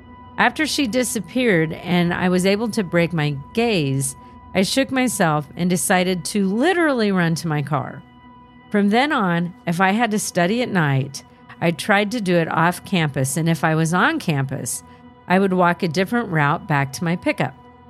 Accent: Lubbock, Texas, United States; I grew up in Lubbock and never heard a word about this

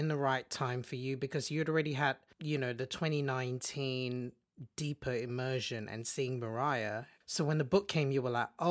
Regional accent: Malaysia; born or raised there

